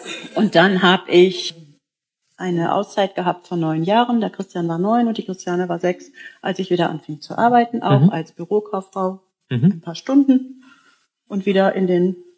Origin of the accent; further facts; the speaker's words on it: Recklinghausen, North Rhine-Westphalia, Germany; now in Würzburg, Germany; Ich selber bin ja aus Recklinghausen, Herten, und lebe jetzt in Würzburg